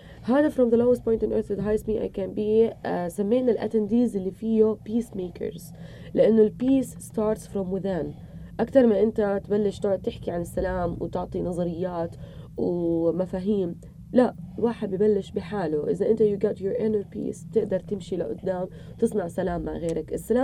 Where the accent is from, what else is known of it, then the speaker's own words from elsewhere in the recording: Jordan; اللي هم إحنا كأردنيين بالأردن حوالي 6 مليون